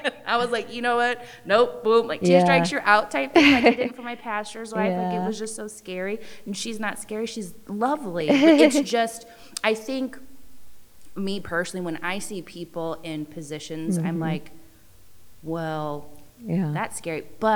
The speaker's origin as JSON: {"language": "English", "town": "Taylorville", "region": "Illinois", "country": "United States", "said": "I am just from Taylorville, Illinois. You know, like, I'm doing good over there in Taylorville."}